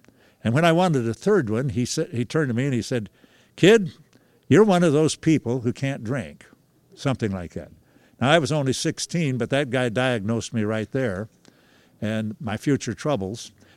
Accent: Nebraska, United States; I was born in Nebraska in 1925 and grew up there during the Depression.

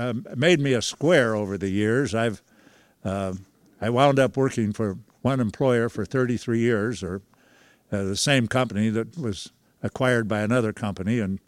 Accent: Nebraska, United States; I was born in Nebraska in 1925 and grew up there during the Depression.

